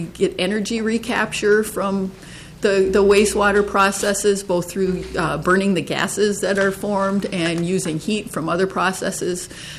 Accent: Golden Valley, Minnesota, United States; also born or lived in Crystal; I was born in Minneapolis. My parents lived on Franklin Avenue, and I was born just across the street from their apartment. I grew up in Golden Valley and Crystal

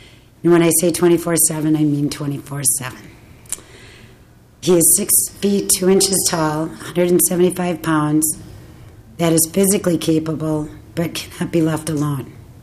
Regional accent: Excelsior, Minnesota, United States; I'm from Excelsior, Minnesota.

